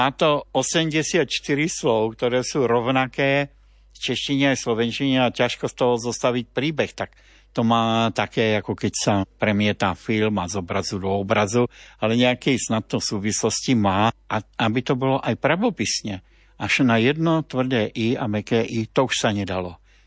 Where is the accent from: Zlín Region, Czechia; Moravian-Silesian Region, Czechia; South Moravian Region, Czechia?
Zlín Region, Czechia; Zlín; V Zlíne, odkiaľ pochádzam, sme mali v mladosti skupinu